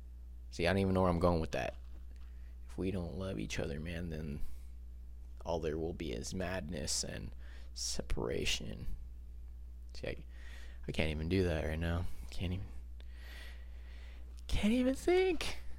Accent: United States; born there; I love being American. I love this country. Yes, it has its flaws, but what country doesn't? I love the United States. I'm proud to be born here

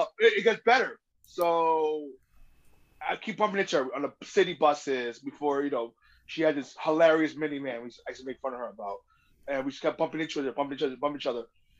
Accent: New Haven, Connecticut, United States; I was from New Haven, Connecticut. I was the Elm City sensation.

